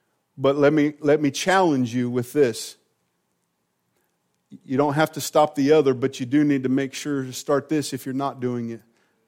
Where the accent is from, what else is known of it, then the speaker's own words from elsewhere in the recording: Missouri, United States; And again, we're from Missouri, so he's saying, you got to show me.